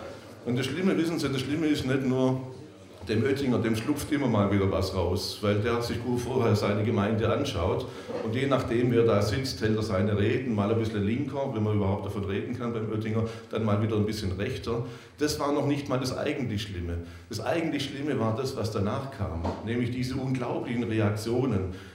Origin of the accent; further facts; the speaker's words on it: Baden-Württemberg, Germany; ich bin auch aus Baden-Württemberg, und schämt sich ja fast schon, das zugeben zu müssen.